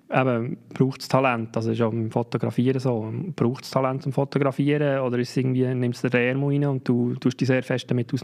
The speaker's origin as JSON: {"language": "German", "region": "Zurich", "country": "Switzerland", "tie": "born there", "said": "Geboren bin ich irgendwo im Kanton Zürich. Gehört man ja vom Dialekt her auch."}